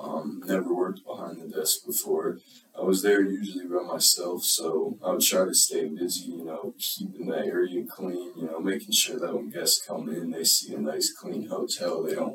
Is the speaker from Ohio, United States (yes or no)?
yes; Cleveland, Ohio, United States; Well, I grew up in the Cleveland area. My family, they're a little scattered around, but they're all in Northeast Ohio, so not too far.